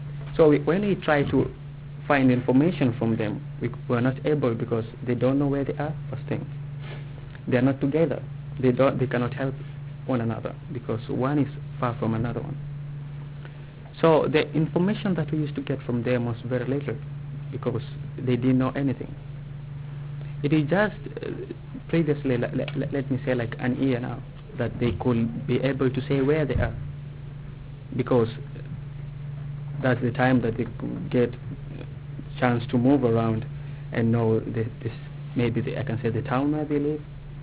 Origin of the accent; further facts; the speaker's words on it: Kenya; English is a second language; moved away as an adult; now in United States; I come from Kenya. I just arrived in the United States 2 months ago. This is my second month in the United States of America.